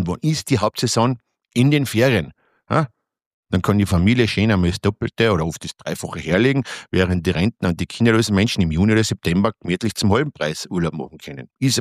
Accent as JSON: {"language": "German", "country": "Austria", "said": "Gott, bei uns in Österreich verhältnismäßig ist es noch einmal okay."}